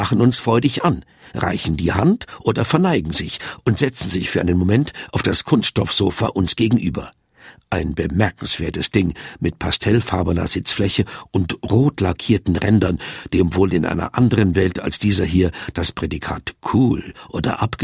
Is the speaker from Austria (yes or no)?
no; Switzerland; ich bin ein in der Schweiz geborener Schweizer.